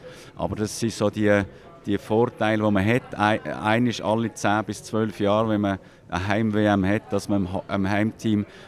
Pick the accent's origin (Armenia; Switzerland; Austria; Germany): Switzerland